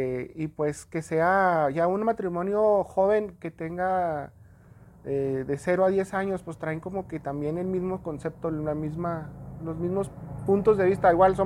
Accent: Chihuahua, Mexico; soy de la Mármol.

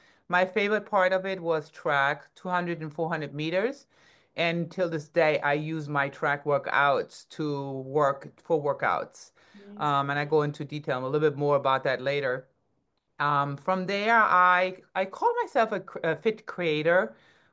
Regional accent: Berlin, Germany; I'm 52 now. We're going all the way back to Germany, where I was born and raised in Berlin.

